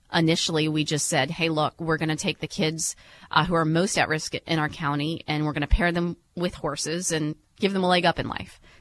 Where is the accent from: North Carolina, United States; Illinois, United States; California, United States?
North Carolina, United States; Cary; my hometown in Cary, North Carolina. And so we moved back to North Carolina